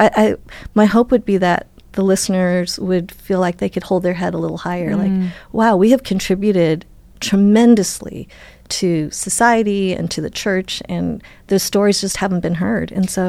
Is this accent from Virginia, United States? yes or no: no; Wisconsin, United States; born there; whereas I was born in Wisconsin, and people would still to this day would be like, you know, what country are you from?